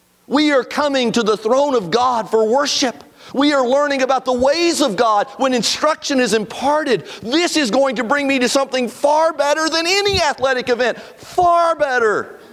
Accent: Indiana, United States; I know I grew up in Indiana, it's all about hoops, but I'm a football guy now.

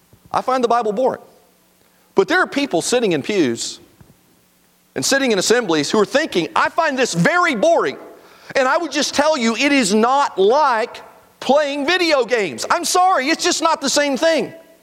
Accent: Indiana, United States; I know I grew up in Indiana, it's all about hoops, but I'm a football guy now.

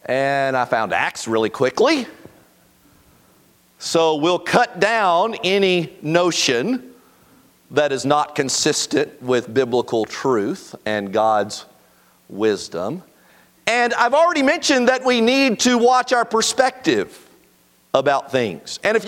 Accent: Indiana, United States; I know I grew up in Indiana, it's all about hoops, but I'm a football guy now.

